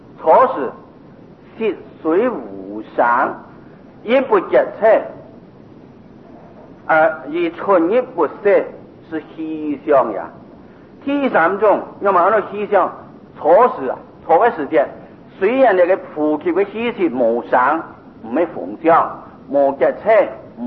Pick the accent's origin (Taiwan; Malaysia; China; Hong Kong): Taiwan; 毕竟我们台湾人养家挺多